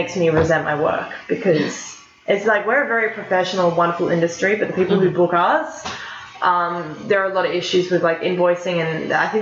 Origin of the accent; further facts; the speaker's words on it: Sydney, New South Wales, Australia; a lot of them think because we're from Australia, all the way from Australia, that we're very behind.